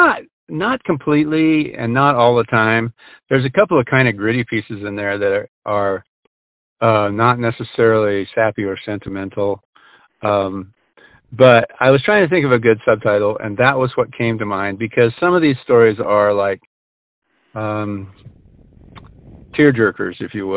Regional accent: Montana, United States; also born or lived in Idaho, United States; Okay. Well, actually, I grew up in Montana and Idaho. I've lived on the border all of my life, and almost literally, our place in Montana is just barely into the state.

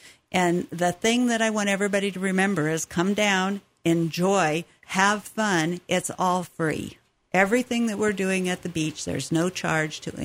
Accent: Sandpoint, Idaho, United States; when I grew up in Sandpoint, always had kids games going on where you could go and they were foot races and stuff like that.

